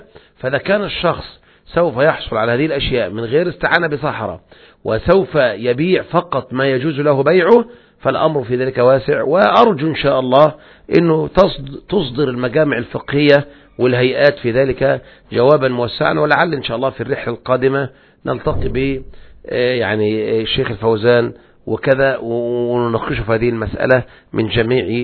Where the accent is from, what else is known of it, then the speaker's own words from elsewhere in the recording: Egypt; إحنا عندنا في مصر يقولون حسنين ومحمدين